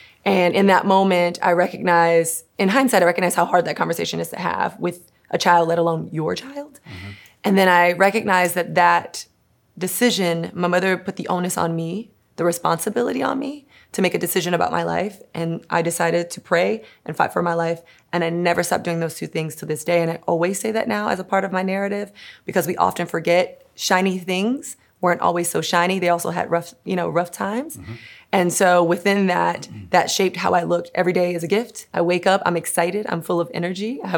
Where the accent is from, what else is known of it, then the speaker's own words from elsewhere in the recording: Miami, Florida, United States; I grew up dancing in Miami.